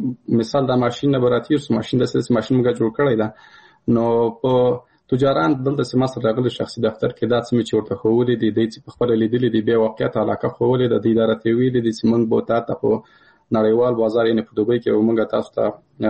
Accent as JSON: {"language": "Pashto", "region": "Paktia", "country": "Afghanistan", "said": "مثال زه د کابل د پکتیا یم،"}